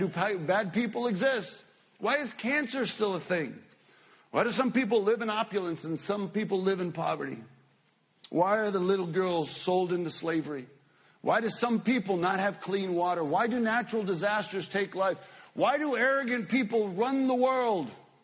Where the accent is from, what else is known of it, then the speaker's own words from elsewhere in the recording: Mexico; Many of you know I grew up in Mexico, and growing up in Mexico, I was probably pretty much always the tallest kid in class.